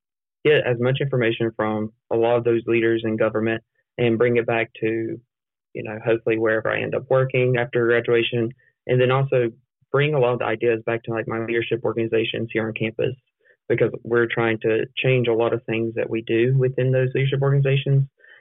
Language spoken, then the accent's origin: English; Taylorsville, North Carolina, United States; I'm from Taylorsville, North Carolina, which is a very rural county.